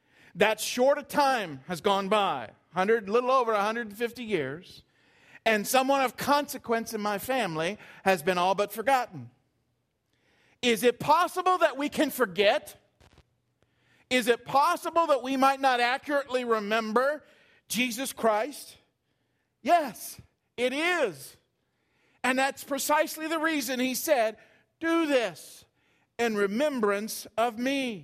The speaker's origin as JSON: {"language": "English", "town": "Marietta", "country": "United States", "tie": "born or raised there", "said": "I haven't been down to my hometown of Marietta for, I don't believe I've been down since I've been here."}